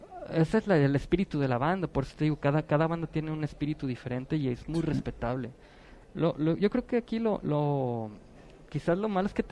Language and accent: Spanish; Ocotlán, Jalisco, Mexico; Yo soy de Ocotlán.